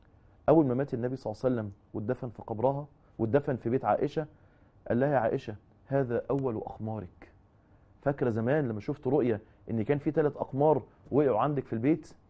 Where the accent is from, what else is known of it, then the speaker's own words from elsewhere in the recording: Egypt; الرؤية اللي هي حديث نفس اللي احنا بنقول عنها بالبلدي عندنا في مصر كده